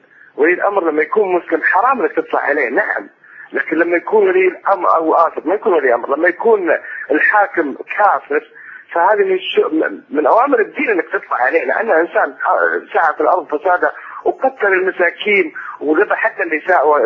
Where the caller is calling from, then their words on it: Saudi Arabia; طال عمرك، أتحدث من السعودية، من المملكة العربية السعودية.